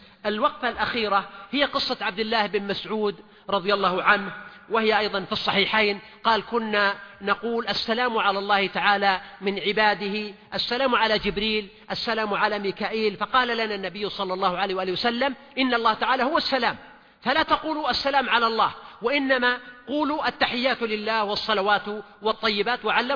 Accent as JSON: {"language": "Arabic", "country": "Saudi Arabia", "said": "نحن كمجتمع سعودي بالدرجة الأولى إلى أناس متوافقين نسعى إلى هدف واحد"}